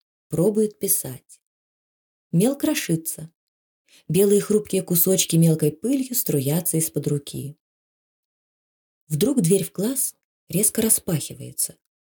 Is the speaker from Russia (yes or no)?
yes; Russia; first language Karelian; Russian is a second language; В 5 лет, всего за 2 года до школы, я вообще не говорил по-русски. Родным для меня был язык карельский.